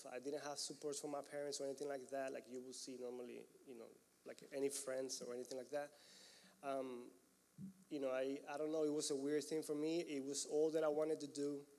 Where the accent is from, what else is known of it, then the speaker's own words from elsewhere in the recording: Panama; English is a second language; now in United States; Anyways, I'm from Panama, born and raised there. I thought I was going to have a life there for some reason. I ended up in the United States.